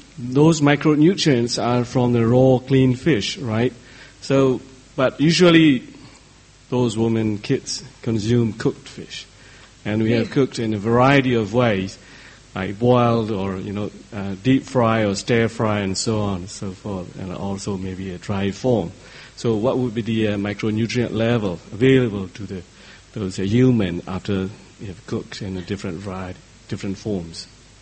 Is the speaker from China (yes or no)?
no; Myanmar; English is a second language; from Myanmar.